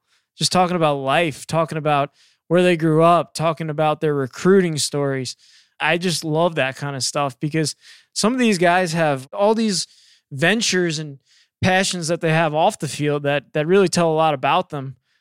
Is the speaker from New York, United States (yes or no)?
yes; Long Island, New York, United States; I grew up in Long Island, New York, and old school radio was my thing, WFAN.